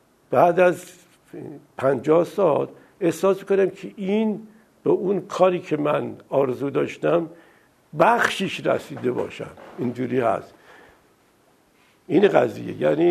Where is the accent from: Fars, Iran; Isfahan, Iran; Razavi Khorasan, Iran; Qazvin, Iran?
Fars, Iran; Shiraz; also born or lived in Tehran; من سال 1315 تو شیراز متولد شدم. دوران دبستان دبیرستانم توی شیراز بود و بعد برای دانشکده هنرهای زیبا اومدم تهران